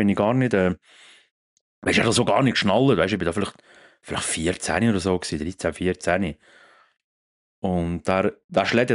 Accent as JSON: {"language": "German", "town": "Meiringen", "region": "Bern", "country": "Switzerland", "tie": "born or raised there", "said": "ich bin in Meiringen aufgewachsen."}